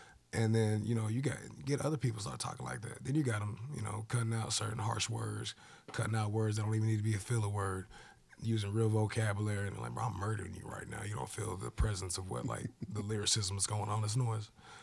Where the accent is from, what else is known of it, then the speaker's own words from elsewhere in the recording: Cumby, Texas, United States; Bro, I'm from Cumby, Texas.